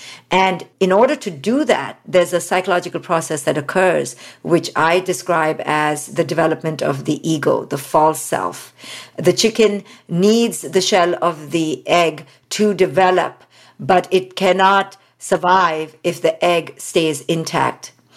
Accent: India; especially as an Indian woman. I was raised in India

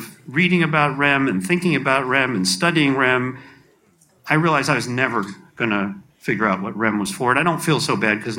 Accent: New York City, New York, United States; in the apartment building that I was growing up in New York City.

